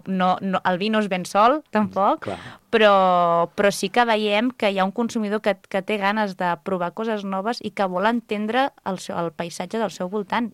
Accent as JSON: {"language": "Catalan", "town": "Sant Sadurní d'Anoia", "region": "Catalonia", "country": "Spain", "tie": "born or raised there", "said": "jo sóc filla de Sant Sadurní, sóc filla de cavistes, les Caves Esmel, de molts anys"}